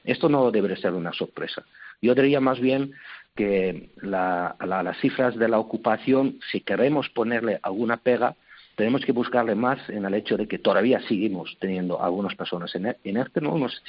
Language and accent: Spanish; Netherlands; Spanish is a second language; now in Spain; En los próximos meses tenemos que evitar que podamos tener que tomar medidas como está tomando mi país natal, ¿no? Holanda